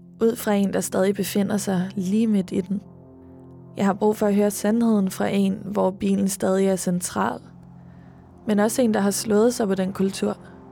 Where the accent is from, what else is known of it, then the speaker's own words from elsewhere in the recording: Roskilde, Zealand, Denmark; ligesom der lidt gør i Roskilde, hvor jeg kommer fra